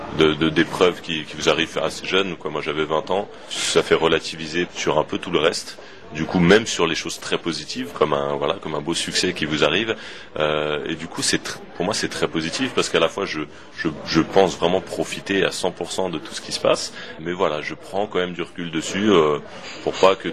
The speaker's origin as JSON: {"language": "French", "town": "Saint-Denis", "region": "Île-de-France", "country": "France", "tie": "born or raised there", "lives_now": "Paris, France", "said": "Non, j'ai déménagé cet été. Je suis un tout nouveau Parisien. J'ai l'impression d'être un peu en vacances ou alors d'être un immigré à Paris. Enfin, je me sens encore très banlieusard."}